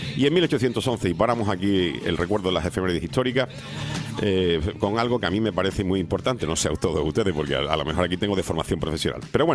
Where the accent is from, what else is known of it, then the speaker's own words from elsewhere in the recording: Seville, Andalusia, Spain; now in La Orotava, Spain; soy de Sevilla y aquí de la Vía de la Orotava por vocación y devoción.